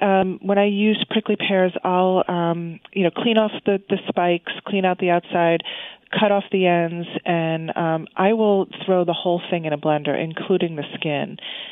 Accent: Florida, United States; I grew up in Florida, and we used to have aloe growing all over the place.

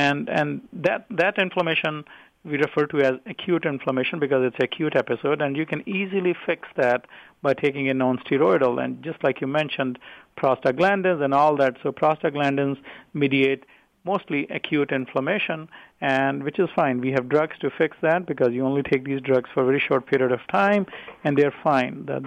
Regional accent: India; I'm originally from India.

